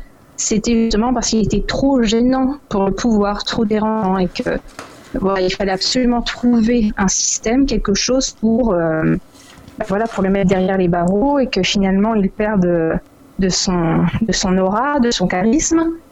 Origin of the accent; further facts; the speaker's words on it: France; En tant que Française, forcément, il y a toujours les clichés.